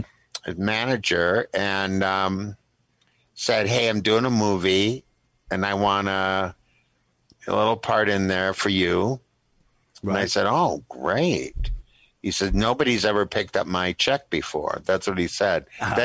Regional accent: Minnesota, United States; as a Minnesotan, as I am, a very Midwesterner

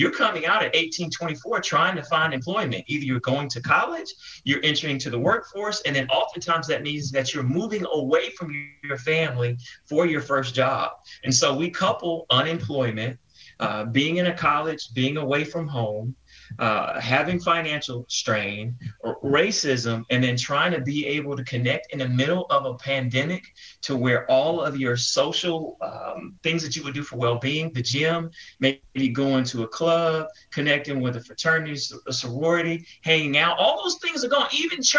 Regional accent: Atlanta, Georgia, United States; So I'm from Atlanta, but when I went to Los Angeles, mental health services were kind of the norm.

